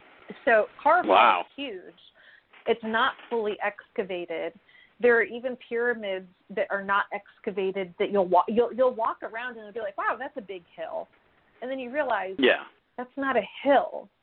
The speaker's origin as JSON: {"language": "English", "region": "Connecticut", "country": "United States", "tie": "born or raised there", "said": "I always say, growing up in Connecticut, I would say the spirit of place in Connecticut has secrets."}